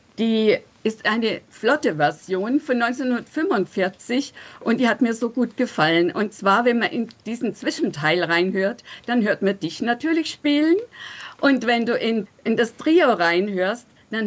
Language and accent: German; Bavaria, Germany; Nachdem es mir als Fränkin ja immer sehr schwer fehlt, mich oberbayerisch zu verabschieden von dir